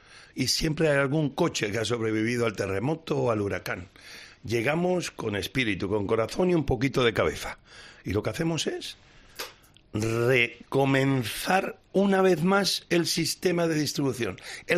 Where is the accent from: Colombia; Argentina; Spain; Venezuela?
Spain; A mí La Dana, por haber sido en mi país, pues me dio mucha lástima